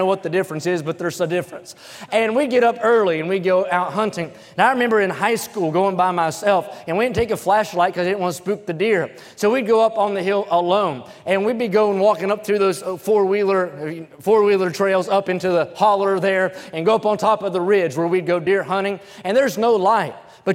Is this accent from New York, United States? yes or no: no; West Virginia, United States; When I was raised in West Virginia, pastor talked about how guns were more readily accessible back then